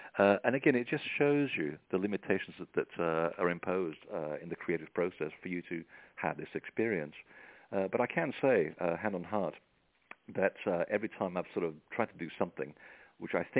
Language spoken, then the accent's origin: English; England, United Kingdom; I'm English, I can say this